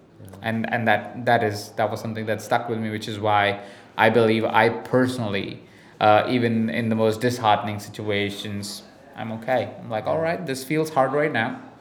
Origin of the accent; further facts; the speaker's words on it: India; accent: mixed Indian; English is a second language; I do have an accent and I am from India and I can't do anything about it, right? I cannot change my accent. I know I sound very mixed accent and I don't sound very Indian.